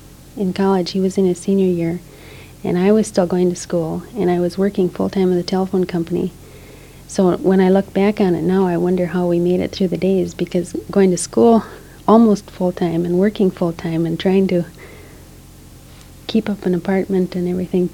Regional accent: Fargo, North Dakota, United States; also born or lived in Northwood; I was born in Northwood, North Dakota, so we lived for 3 years on a farm. And I don't remember many of those days, but then we moved to West Fargo, and I do remember living in West Fargo.

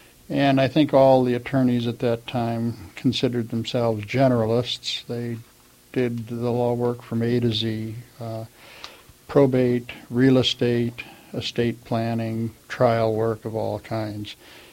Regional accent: Chicago, Illinois, United States; I was born in Chicago on November 10th, 1927. And lived in Chicago with my parents … until the end of World War II.

